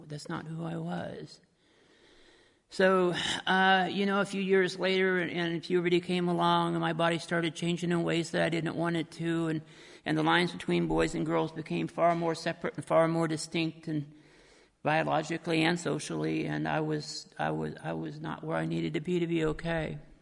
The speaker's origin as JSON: {"language": "English", "town": "Eudora", "region": "Kansas", "country": "United States", "tie": "born or raised there", "said": "I'll start my story by telling you that I was born in Lawrence, Kansas, last day of 1957, and I'm a Jayhawk, and it's not my fault. But I was raised on a little farm outside of Eudora, Kansas, a few miles east of Lawrence"}